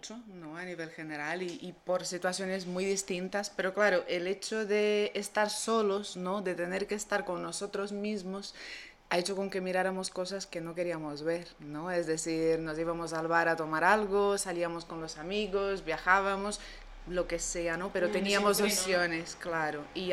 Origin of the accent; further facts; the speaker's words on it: Brazil; Spanish is a second language; moved away as an adult; now in Granada, Spain; Pues llevo aquí casi 10 años, soy brasileña, hice la graduación y un máster en psicología clínica en Brasil y me vine a hacer mi tesis aquí.